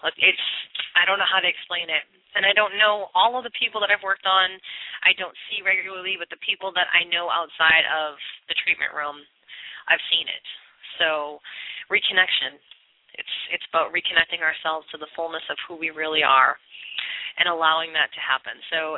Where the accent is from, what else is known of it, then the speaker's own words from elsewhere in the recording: Boston, Massachusetts, United States; now in San Antonio, United States; Yes, I actually live in San Antonio, but I'm originally from Boston, which, you know, explains the attitude.